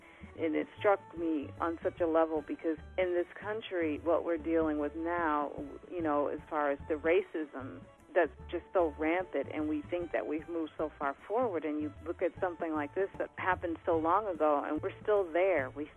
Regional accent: Detroit, Michigan, United States; I grew up in Detroit, Michigan. But every summer, we would drive down to Alabama. So I would spend my summers with my grandmother, with my cousins

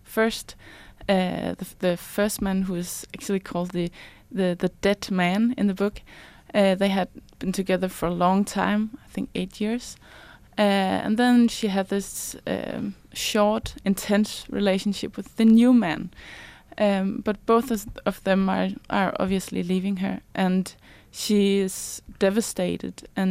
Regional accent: Central Denmark Region, Denmark; I grew up in Mols Mountains, and when I grew up, the hills were covered with trees. It was like one big forest.

